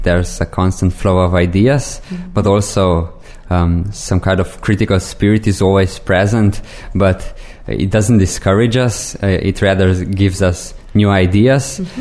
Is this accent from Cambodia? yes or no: no; Slovenia; English is a second language; from Slovenia.